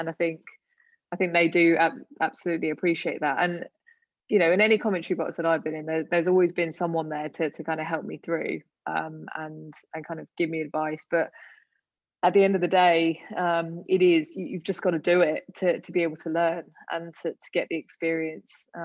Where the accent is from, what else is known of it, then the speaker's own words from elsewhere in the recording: United Kingdom; now in Australia; I'm female, I'm British Asian, who knows how this is going to go? And because it hadn't really happened too much in the past in Australia